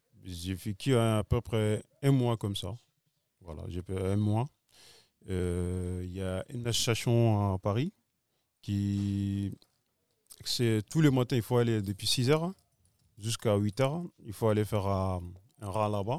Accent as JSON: {"language": "French", "country": "Mali", "said": "Oui, je viens du Mali."}